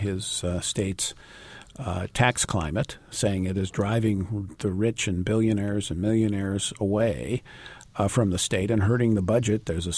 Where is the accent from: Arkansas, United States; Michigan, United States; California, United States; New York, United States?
New York, United States; I mean, I'd loved as a New Yorker to have those jobs here in New York.